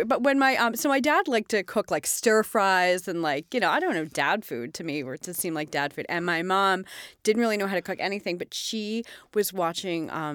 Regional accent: New Jersey, United States; I grew up in New Jersey in the suburbs. Nothing fancy.

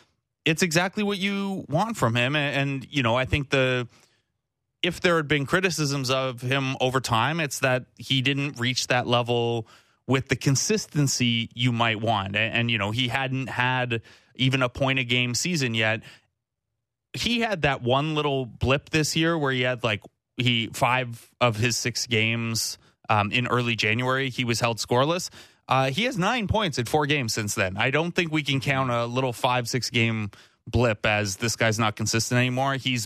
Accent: Canada; I'm Canadian.

